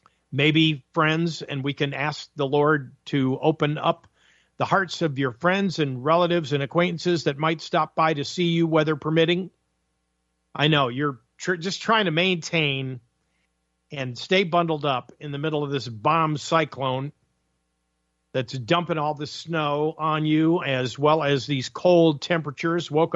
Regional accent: Connecticut, United States; when I was growing up in Connecticut, colder than snot.

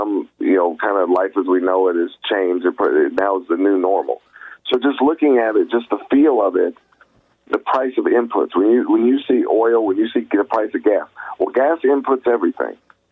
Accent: Georgia, United States; I grew up in Georgia, so I'm fairly familiar with Alabama.

